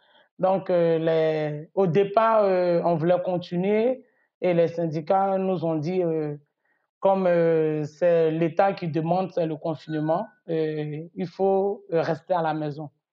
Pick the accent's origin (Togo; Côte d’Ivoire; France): Côte d’Ivoire; Abidjan; Mais c'est mes origines, c'est là-bas que je suis née. Je suis né à Abidjan dans un quartier qu'on appelle Abobo. J'ai été élevé par mon père et ma mère.